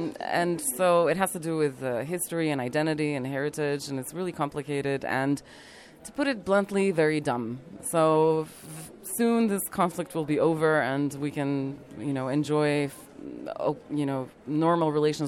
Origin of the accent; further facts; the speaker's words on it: North Macedonia; I'm from Macedonia, and I'm really happy to be here.